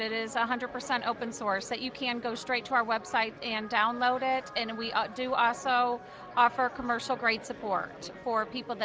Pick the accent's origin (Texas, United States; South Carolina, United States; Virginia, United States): South Carolina, United States; South Carolina.